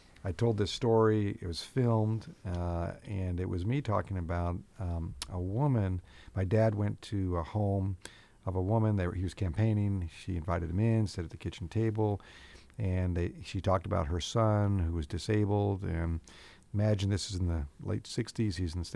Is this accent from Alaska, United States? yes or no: yes; Alaska, United States; I'm from Alaska, and I'm the new senator from Alaska.